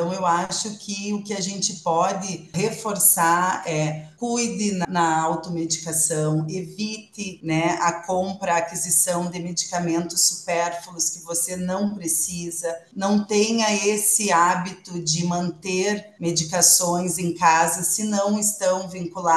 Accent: Soledade, Rio Grande do Sul, Brazil; Eu sou de uma cidade pertinha de você aí, eu sou de Soledade

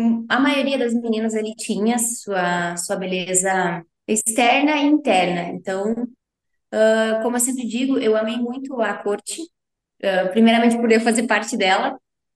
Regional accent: Arroio do Tigre, Rio Grande do Sul, Brazil; now in Santa Maria, Brazil; eu trabalho aqui em Santa Maria, mas sou natural de Arroio do Tigre. Toda a minha família é de Arroio do Tigre.

